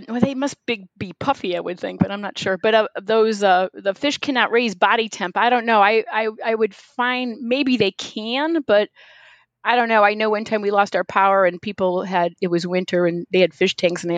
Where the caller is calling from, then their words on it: Connecticut, United States; I'm calling from Connecticut.